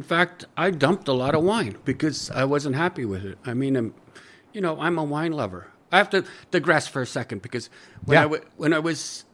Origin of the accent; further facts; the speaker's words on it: Ontario, Canada; I grew up in Northern Ontario. My dad was a mining engineer in Elliott Lake.